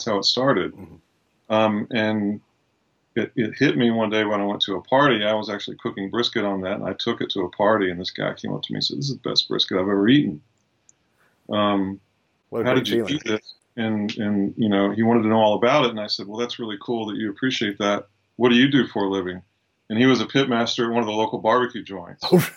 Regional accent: Mesquite, Texas, United States; also born or lived in Austin, Texas; I'm from Texas. I was born in Austin, grew up outside of Dallas in Mesquite.

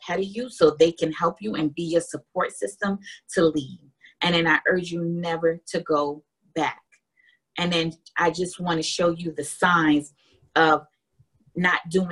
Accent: New York City, New York, United States; the book is about persevering through my life of growing up in New York City projects, becoming in the military as a veteran now, and becoming a registered nurse.

